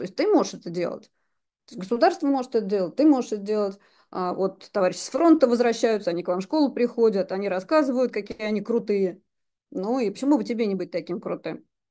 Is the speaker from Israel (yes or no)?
no; Poland; now in Russia; я в детстве жила в Польской Народной Республике, и там такие же вещи происходили